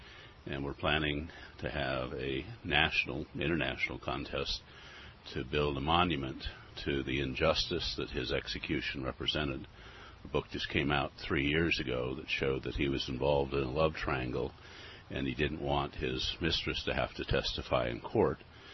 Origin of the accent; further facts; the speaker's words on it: Salt Lake City, Utah, United States; I think growing up in Utah as a non-Mormon got me to do what I do, and that's seek justice. And my high school is just up the street, named Highland High School, because this area used to be called Highland.